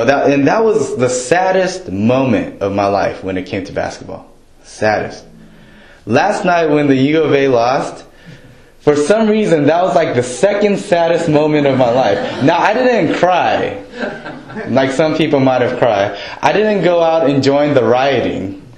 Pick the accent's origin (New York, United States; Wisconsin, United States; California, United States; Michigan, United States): California, United States; Los Angeles; I grew up in the Los Angeles area, so I was a huge Los Angeles Laker fan.